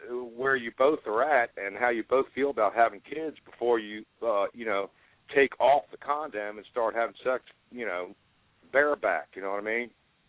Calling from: Richmond, Virginia, United States; Yeah, I'm calling from Richmond, Virginia.

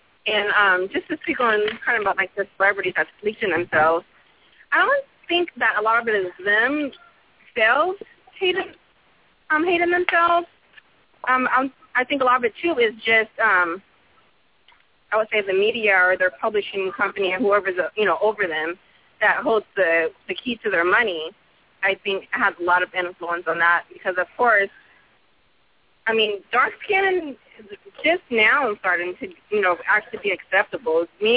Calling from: Texas, United States; I'm calling from Texas.

